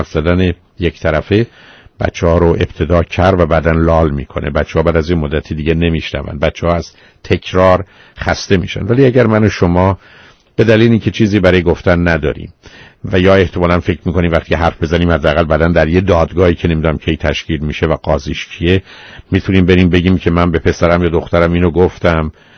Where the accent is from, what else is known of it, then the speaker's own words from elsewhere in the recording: Iran; ما ایرانی هستیم